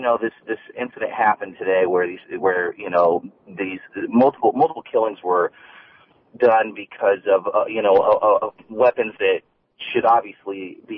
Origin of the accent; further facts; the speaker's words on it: Wichita, Kansas, United States; now in Springfield, United States; I'm originally from Wichita myself. I live in Springfield now.